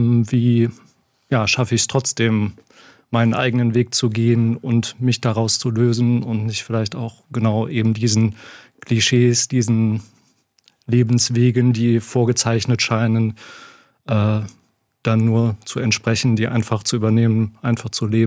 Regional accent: Korschenbroich, North Rhine-Westphalia, Germany; wobei in meinem Heimatort Korschenbruch auch da so der soziale Durchschnitt sicherlich über dem Bundesdurchschnitt liegt.

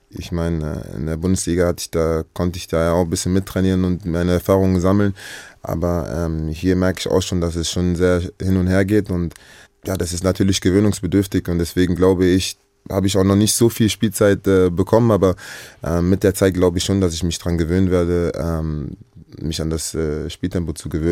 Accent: Düsseldorf, North Rhine-Westphalia, Germany; Ich bin da aufgewachsen, bin auch Düsseldorfer, bin dort geboren.

